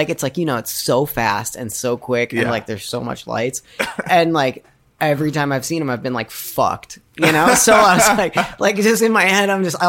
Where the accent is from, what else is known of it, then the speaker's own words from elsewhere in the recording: Tucson, Arizona, United States; I grew up in Tucson. I actually grew up with, in the same place that Andrew did, in Tucson.